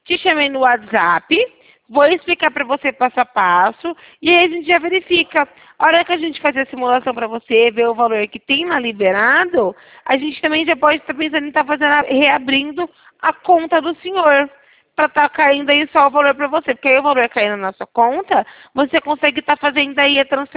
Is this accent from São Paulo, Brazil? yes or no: yes; Sumaré, São Paulo, Brazil; Eu sou aqui de Sumaré, Campinas, interior de São Paulo.